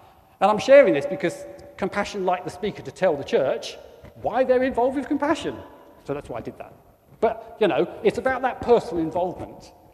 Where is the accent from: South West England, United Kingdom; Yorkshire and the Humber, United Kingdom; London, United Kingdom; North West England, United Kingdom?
London, United Kingdom; Bromley; born there; now in Shropshire, United Kingdom; Actually, my mum lives in Orpington. Know where Orpington is? Brilliant. Yeah, I wasn't born there. I was born in Bromley, actually.